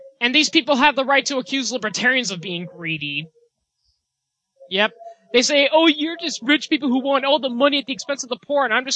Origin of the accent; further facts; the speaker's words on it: Green Bay, Wisconsin, United States; You may not want to say that I'm from Green Bay and we hate